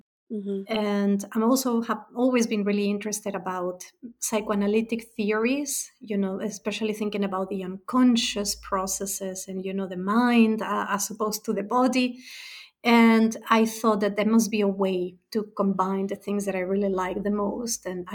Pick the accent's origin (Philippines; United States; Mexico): Mexico; I am originally from Mexico.